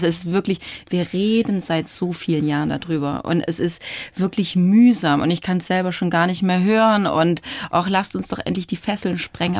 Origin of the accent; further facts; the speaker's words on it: Baden-Württemberg, Germany; Ja, und ich komme ja aus dem Schwabenländle, aus dem Großraum Stuttgart und ich liebe Autofahren.